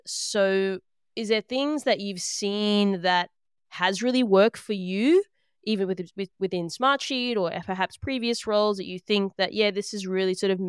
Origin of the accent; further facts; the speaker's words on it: Australia; I'm an Australian, as you probably tell